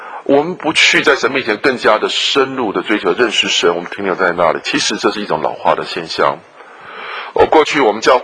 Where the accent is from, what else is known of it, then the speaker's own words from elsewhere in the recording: China; 当然我们中国人来就是跟房子啊，跟这个什么学校跟工作都有关系